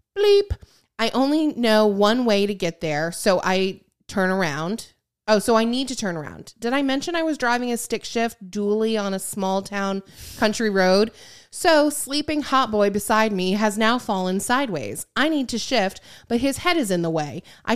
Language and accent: English; Michigan, United States; like I grew up in Michigan. Mm-hmm. We lived very close to Grand Haven, which is where the Coast Guard is.